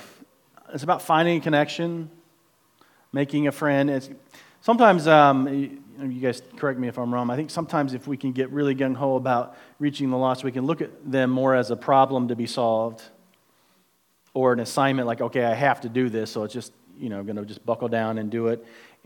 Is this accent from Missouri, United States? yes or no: yes; Springfield, Missouri, United States; I'm from Springfield, Missouri, okay, Central Bible School